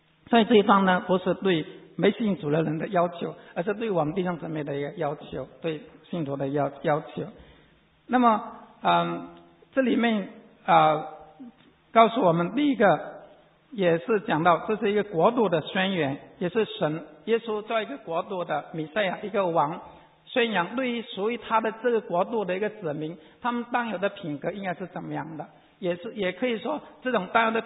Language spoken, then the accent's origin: Chinese; China; 在我们中国人里面有句话说，最大的福其实是什么？